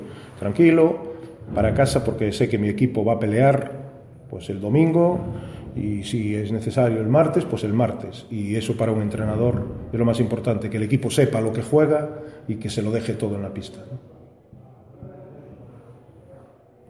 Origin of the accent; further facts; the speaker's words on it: Lugo, Galicia, Spain; aunque yo también soy de Lugo, es fenomenal